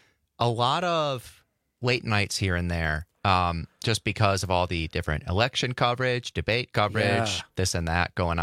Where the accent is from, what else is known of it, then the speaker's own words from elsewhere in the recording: Manitowoc, Wisconsin, United States; Yeah, since I'm from Manitowoc, so I have been to several Sputnik Fest celebrations